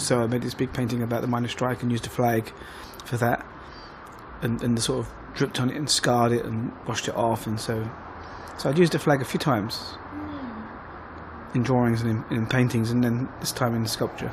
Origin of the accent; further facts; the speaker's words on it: London, United Kingdom; from growing up in the East End, you didn't really see much art.